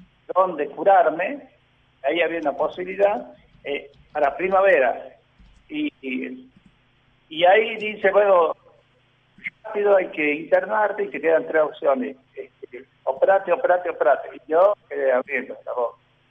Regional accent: Villa Quintero, Tucumán, Argentina; also born or lived in Ampere; Yo nací en un pueblito que se llama Ampere, que está entre Simoca y Villa Quintero. Fui a vivir en Villa Quintero y ahí hice mi escuela primaria.

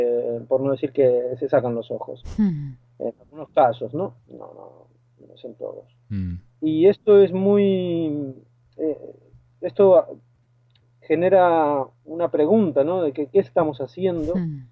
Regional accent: Argentina; moved away; yo vine aquí en el 2002 y claro, en Europa se planteó una crisis y claro, yo vengo de Argentina, toda mi vida he vivido en crisis.

